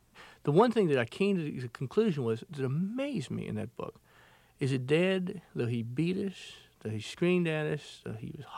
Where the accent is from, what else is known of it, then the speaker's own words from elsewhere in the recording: Beaufort, South Carolina, United States; they went wild when a movie crew came to my hometown, what we then claimed as our hometown, Beaufort, South Carolina, where the great Santini took place.